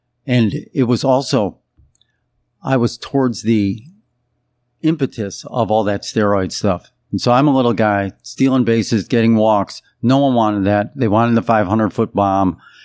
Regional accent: Chicago, Illinois, United States; Like, I grew up in Chicago

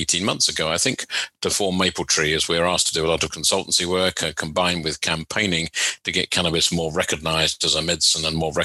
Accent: Walthamstow, London, United Kingdom; I was brought up in East London in Walthamstow. I went to school in Walthamstow and then went off to university in Bristol to study medicine

